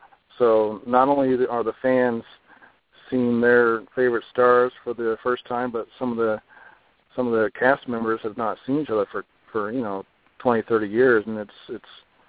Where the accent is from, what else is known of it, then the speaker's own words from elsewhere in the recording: California, United States; But when I was a kid, I grew up in California and ended up going to summer camp.